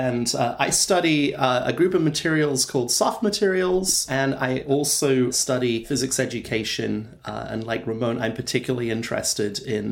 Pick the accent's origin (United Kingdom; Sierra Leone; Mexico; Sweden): United Kingdom; England; moved away as an adult; now in United States; I'm originally English.